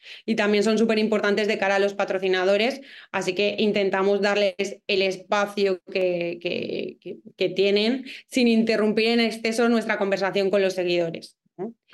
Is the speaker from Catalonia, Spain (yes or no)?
no; Valencian Community, Spain; somos valencianos y no somos falleros.